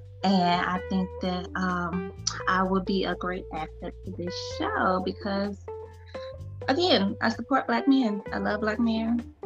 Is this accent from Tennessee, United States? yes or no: yes; Chattanooga, Tennessee, United States; I am from Chattanooga, Tennessee.